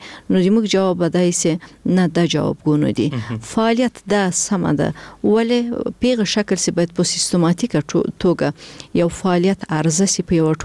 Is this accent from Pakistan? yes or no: no; Afghanistan